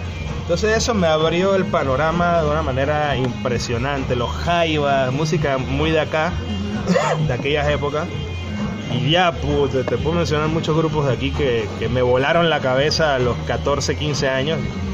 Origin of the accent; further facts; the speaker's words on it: Panama; yo, siendo panameño, a los aproximadamente 10, 11 años, que venía a la tierra de mi madre, era Chile, me topaba con algo totalmente antagónico a lo que yo estaba viviendo en Panamá.